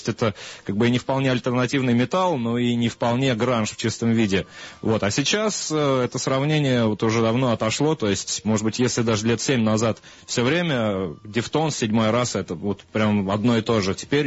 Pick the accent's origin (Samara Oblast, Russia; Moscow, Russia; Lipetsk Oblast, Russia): Lipetsk Oblast, Russia; Lipetsk; Это была первая FM-радиостанция в городе Липецк, откуда я родом.